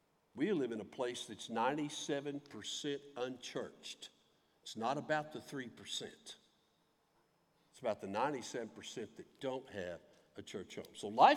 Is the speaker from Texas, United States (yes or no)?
yes; Dallas, Texas, United States; also born or lived in South Florida, United States; now in Kansas City, United States; I grew up in around the Dallas area, so I've been a Cowboy fan for life. I spent 21 years in South Florida.